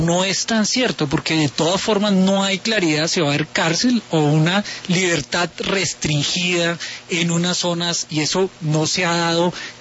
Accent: Colombia; como colombiano

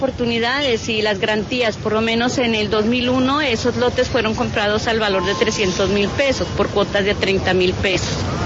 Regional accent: Puerto Caicedo, Putumayo, Colombia; yo incluso soy de Puerto Caicedo, desplazada

